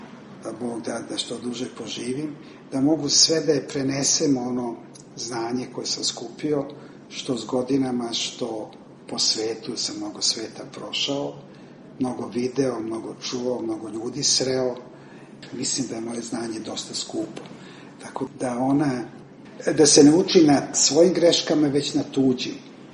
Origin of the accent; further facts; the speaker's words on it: Belgrade, Serbia; born there; Ja sam rođen u Jevremovoj ulici, treća kuća od Kalemegdana